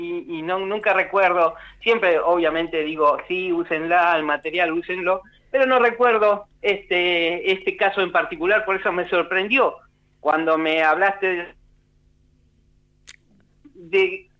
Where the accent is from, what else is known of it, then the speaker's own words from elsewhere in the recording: Argentina; nosotros como lectores argentinos